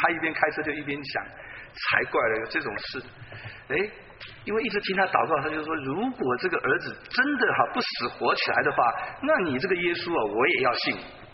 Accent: China; 我们是中国人，我们都有家谱，是不是？啊，

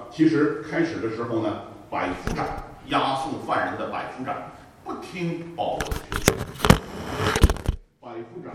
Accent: northern China, China; 这个我是北方人啊，北方人我们那儿很少有蛇的

